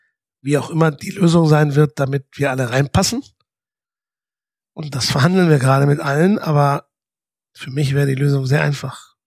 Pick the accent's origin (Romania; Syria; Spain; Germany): Spain; German is a second language; Ich bin Spanier.